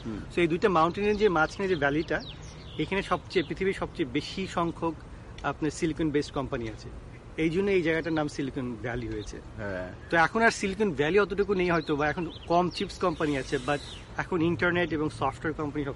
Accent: Bangladesh; moved away; আমি ছিলাম ফার্স্ট বাংলাদেশি, আর আমার কয়েক মাস পরে দু একজন জয়েন করেছে।

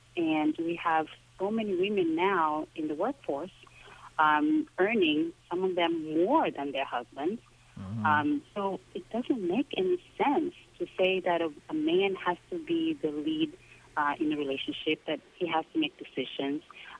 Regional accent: Tanzania; moved away as an adult; also born or lived in United States; we have recently moved from the United States back to Tanzania, to my home country, and I started to experience what I guess most people call culture shock.

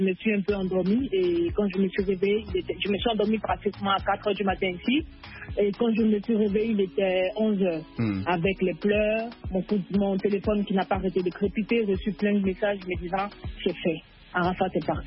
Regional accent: Côte d’Ivoire; c'est un exemple, comme on dit chez nous en Côte d'Ivoire, c'est un exemple de la galère

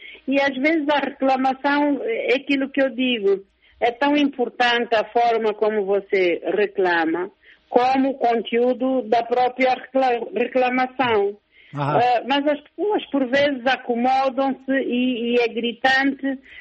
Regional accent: Huíla, Angola; born there; Eu sou de lá. O meu umbigo caiu lá. Na Uila.

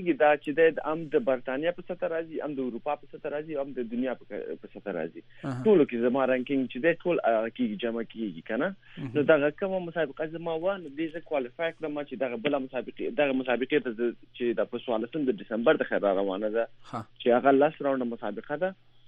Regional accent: Afghanistan; زه افغان یم او زه به همیشه د افغان په نوم یادېږم

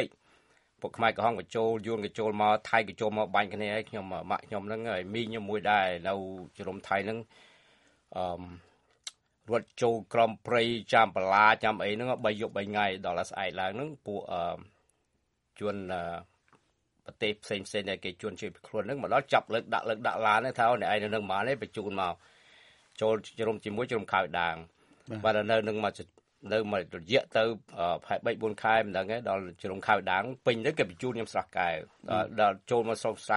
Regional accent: Sangkae, Battambang, Cambodia; born there; ខ្ញុំកើតនៅបាត់ដំបងភូមិព្រៃក្លែងស្រុកសង្កែកើតបាត់ដំបង

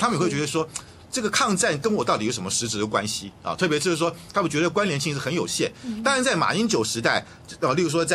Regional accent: Taiwan

